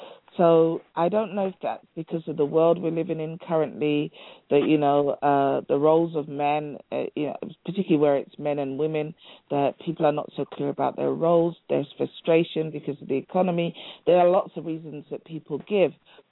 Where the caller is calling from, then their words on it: United Kingdom; From the UK.